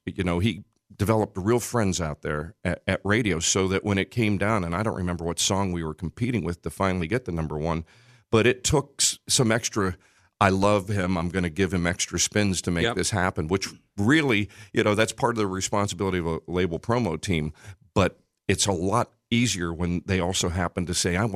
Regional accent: Punxsutawney, Pennsylvania, United States; I'm the only person you've ever met from Punxs

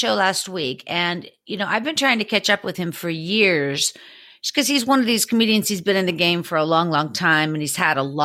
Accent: Pittsburgh, Pennsylvania, United States; I'm from Pittsburgh, right.

